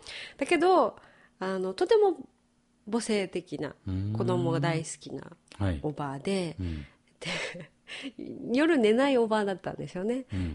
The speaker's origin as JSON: {"language": "Japanese", "town": "Miyakojima", "region": "Okinawa", "country": "Japan", "said": "私は宮古島出身なので沖縄本島の施設で介護士として働いていたので沖縄本島の方言がわからなかった"}